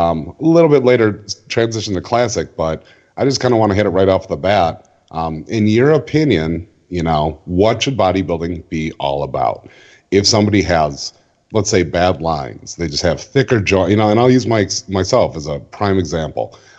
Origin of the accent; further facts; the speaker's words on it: Scotland, United Kingdom; I'm a blocky white guy. You know, I'm Scottish.